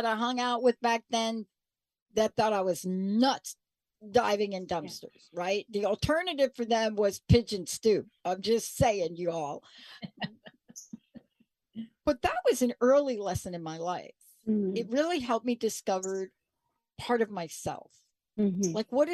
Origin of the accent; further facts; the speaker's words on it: New York, United States; I mean, I grew up in New York, and I got to tell you, you know, it's fascinating because anybody that knows anything about New York will understand that you pretty much will be visited, especially like in Manhattan